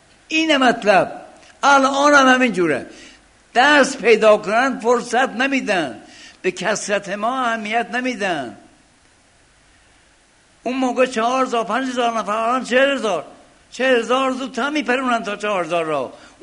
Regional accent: Iran; یه عربی هم زرکی پرسید شما اهل کجا هستی؟ گفتم ایران.

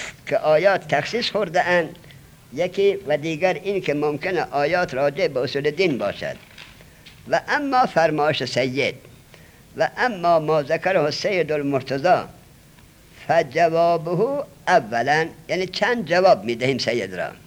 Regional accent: Afghanistan; میگیره دیگه، من افغانیم

